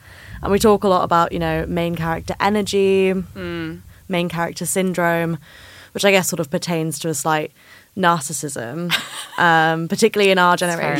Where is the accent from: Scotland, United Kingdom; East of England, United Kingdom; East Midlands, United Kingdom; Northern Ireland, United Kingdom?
East Midlands, United Kingdom; Matlock; And I was in Matlock, my hometown, and I went and sat on a bench.